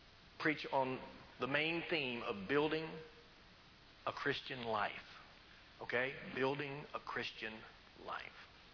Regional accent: Virginia, United States; Well, see, I'm from Virginia, and you've got to be 24 inches in the ground.

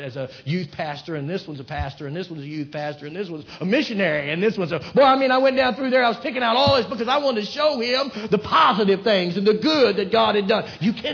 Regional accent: Virginia, United States; I'm from the South. You know, I come from the state of Virginia, and and us Southern boys, we have a tendency to brag.

